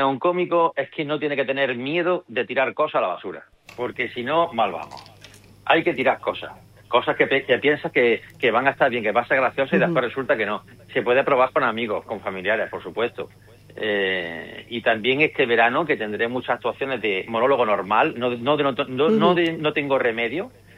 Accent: Andalusia, Spain; porque si no, no soy andaluz.

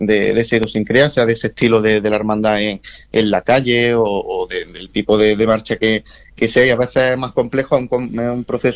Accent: Montejícar, Andalusia, Spain; yo empecé como músico muy tempranito, a los 6 añitos, en la banda de mi pueblo

